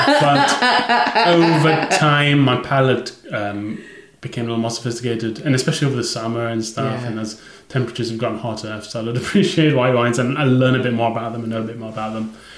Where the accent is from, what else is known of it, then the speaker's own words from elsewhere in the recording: Malaysia; I grew up in Malaysia, and the you know, a lot of the food there is not necessarily for the faint of heart